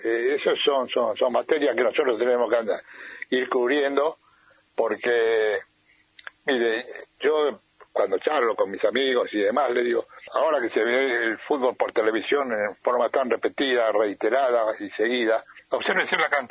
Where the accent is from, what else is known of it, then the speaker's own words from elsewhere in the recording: Buenos Aires, Argentina; Yo fui a Floresta cuando me casé, pero soy de Flores, de Flores Sur.